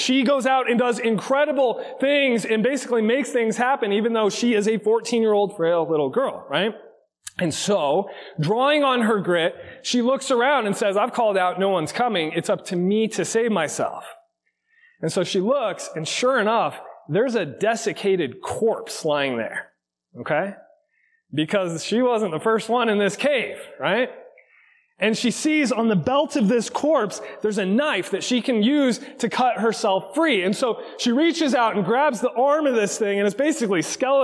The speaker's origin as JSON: {"language": "English", "region": "Arizona", "country": "United States", "tie": "born or raised there", "said": "I grew up in Arizona. There's a lot of poisonous things in Arizona."}